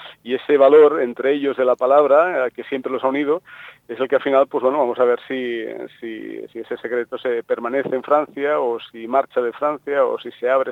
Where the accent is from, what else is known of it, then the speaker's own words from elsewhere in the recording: Catalonia, Spain; soy catalán, tengo raíces, la mitad de mis raíces son extremeñas, la otra mitad son andaluzas, pero tengo mis ancestros